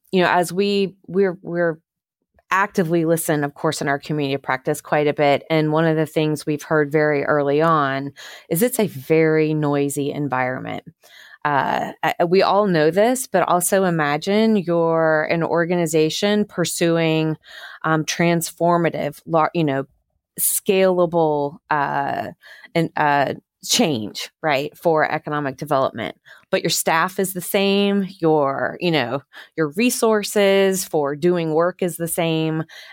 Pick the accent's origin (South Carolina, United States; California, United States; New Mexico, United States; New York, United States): South Carolina, United States; I'm from South Carolina, we're in North Carolina, I saw the textile industry decline.